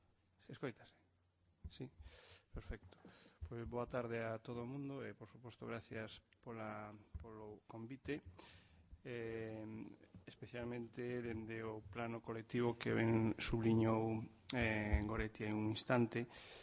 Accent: Galicia, Spain; non somos galegos pola lingua que falamos, eu non quero ser extremeño nin castelán-leonés

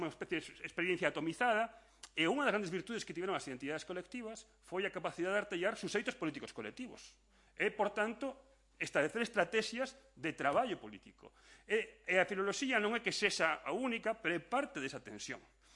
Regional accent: United States; igual que son americano

